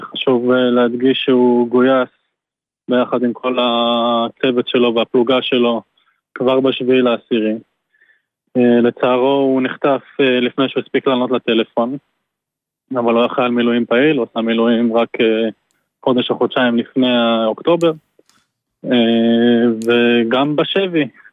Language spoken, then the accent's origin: Hebrew; Kfar Aza, Southern District, Israel; אנחנו מקיבוץ כפר עזה. הקיבוץ שלי